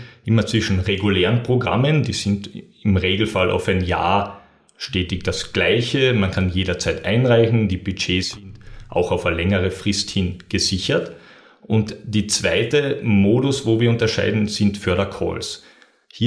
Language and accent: German; Carinthia, Austria; moved away as an adult; now in Graz, Austria; ich selbst bin ursprünglich aus Kärnten, bin dann über Studium nach Graz gekommen